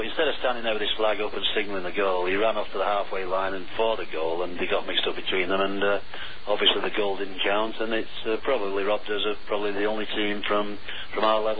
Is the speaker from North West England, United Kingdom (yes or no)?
yes; Ashton-under-Lyne, North West England, United Kingdom; I come from Aston-on-the-Lyme.